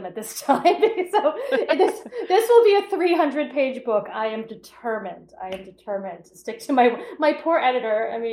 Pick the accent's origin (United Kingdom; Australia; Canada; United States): United States; Massachusetts; I'm from Cape Cod, I love to be on Cape Cod, I spend as much time as possible there